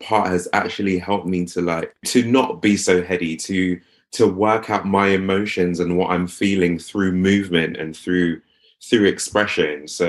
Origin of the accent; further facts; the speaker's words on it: United Kingdom; as a British person, a Black British person